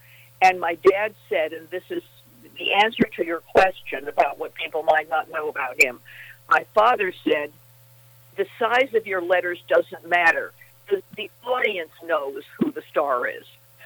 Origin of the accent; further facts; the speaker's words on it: Hollywood, California, United States; And I did a whole lecture series about growing up in Hollywood.